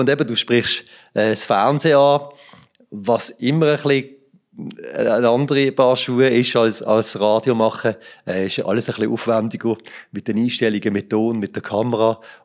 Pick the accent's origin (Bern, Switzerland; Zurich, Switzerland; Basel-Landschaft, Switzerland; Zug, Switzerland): Basel-Landschaft, Switzerland; Allschwil; Das ist dort, wo ich herkomme, wo ich daheim bin. Nach 17 Jahren, wo ich jetzt ein bisschen, auch in der Region zwar, aber weiter weg war, ja, bauen wir jetzt dort.